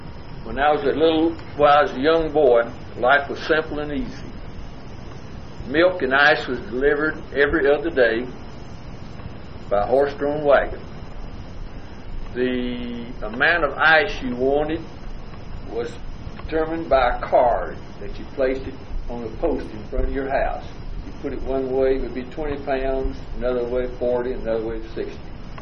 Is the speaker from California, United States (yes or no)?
no; Akron, Ohio, United States; born there; I was born in March the 21st, 1919, in Akron, Ohio.